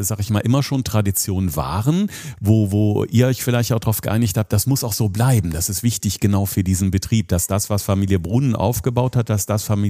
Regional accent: North Rhine-Westphalia, Germany; Ich bin selbst ein Kind vom Niederrhein

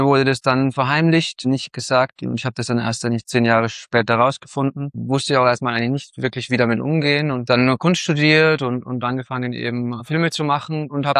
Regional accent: Tyrol, Austria; Also ich bin selber in Tirol im Zillertal aufgewachsen.

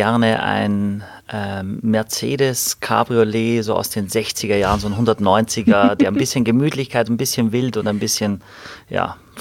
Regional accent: Galicia, Spain; Eltern haben 1988, da war ich 10, ein Restaurant eröffnet, haben all ihr Geld zusammen und ihren Mut bei uns zu Hause in Galizien, das ist ein ganz kleiner Ort mit 1700 Einwohnern, gegenüber von der Kirche

